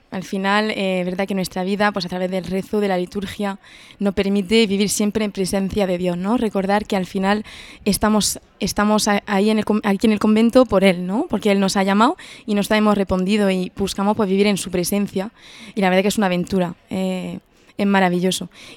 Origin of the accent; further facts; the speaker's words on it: Île-de-France, France; Spanish is a second language; moved away as an adult; now in Spain; yo, bueno, vengo de Francia y es verdad que ahí, pues en la zona de París, yo no había conocido mucha vida religiosa.